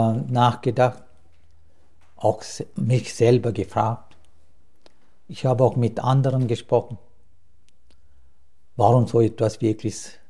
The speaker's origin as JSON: {"language": "German", "country": "Sri Lanka", "tie": "born or raised there", "second_language": "German", "said": "Ich bin in Sri Lanka geboren, wie du gerade gesagt hast, 1953 in Sri Lanka, in einem wirklich so ein ganz einfachen Dorf geboren. Und die Menschen sind in diesem Dorf eigentlich sehr viele Bauern."}